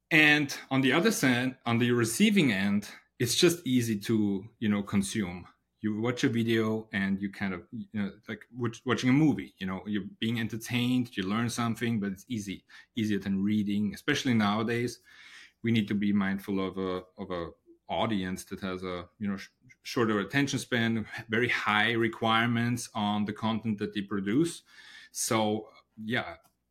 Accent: Austria; English is a second language; I'm originally from Austria, and in Austria we have the privilege to join university free of cost.

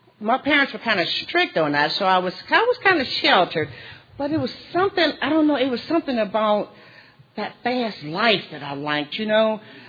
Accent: St. Louis, Missouri, United States; now in Nashville, United States; But I also need to say I'm originally from St. Louis.

